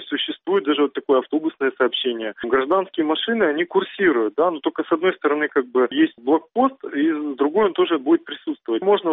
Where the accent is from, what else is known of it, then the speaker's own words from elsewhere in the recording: Ukraine; я не военный, я не из России, из Украины